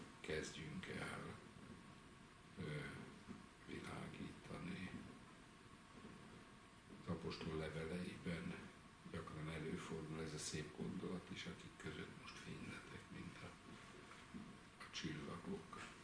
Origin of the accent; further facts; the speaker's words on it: Nyíregyháza, Szabolcs-Szatmár-Bereg, Hungary; én gyerekkoromban voltam, Nyíregyháza környéki Nyíregyházán nevelkedtem gyerekkoromban, és gyakran voltam kint a környező bokortanyákon